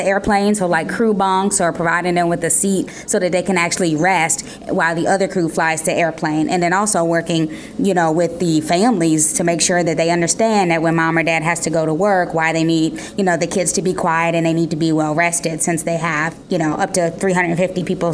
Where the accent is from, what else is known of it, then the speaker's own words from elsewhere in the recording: Cincinnati, Ohio, United States; I'm born and raised in Cincinnati, Ohio, and I knew that I would be able to come back home and get a good job.